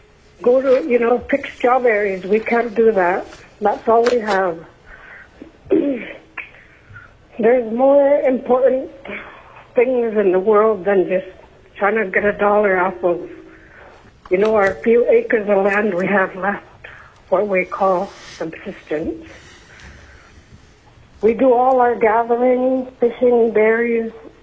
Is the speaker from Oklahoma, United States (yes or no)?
no; Alaska, United States; now in Anchorage, United States; I'm currently living in Anchorage. I grew up in Keller and Brevik